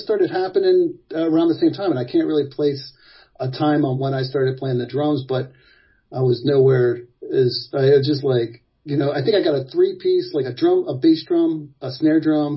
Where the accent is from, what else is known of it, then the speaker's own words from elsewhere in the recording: Georgia, United States; I grew up in outside of Atlanta, and at that time, when I grew up, there was a lot of space